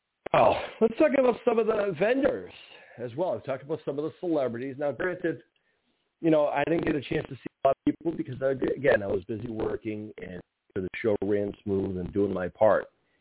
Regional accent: Ireland; which I'm Irish

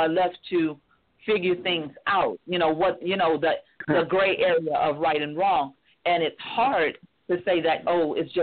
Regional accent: Sacramento, California, United States; born there; now in Louisiana, United States; When I was born in Sacramento, California, which was the crime capital of the United States

